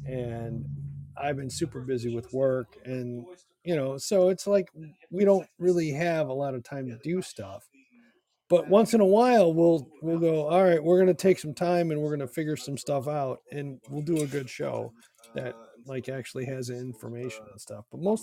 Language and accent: English; Detroit, Michigan, United States; And like I said, my buddy and I do a show. We're from Detroit.